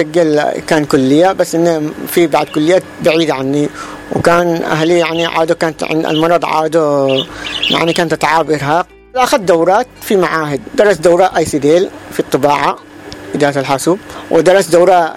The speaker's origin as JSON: {"language": "Arabic", "region": "Aden", "country": "Yemen", "tie": "born there", "said": "عمري 32 سنة، من مواليد عدن"}